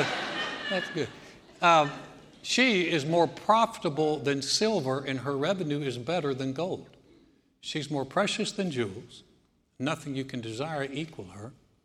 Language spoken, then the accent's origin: English; North Carolina, United States; It was a church in my hometown in North Carolina.